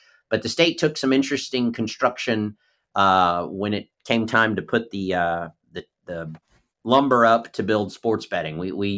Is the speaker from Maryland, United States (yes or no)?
no; Oklahoma, United States; moved away as an adult; now in Arkansas, United States; I love my state. I grew up in Oklahoma. I moved here when I was 18 to go to the University of Arkansas.